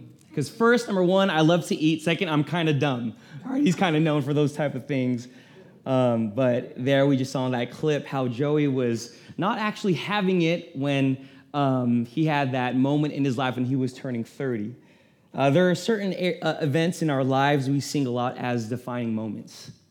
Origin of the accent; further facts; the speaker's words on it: Philippines; Yes, I'm Filipino, and yes, we do drink from a fountain of youth.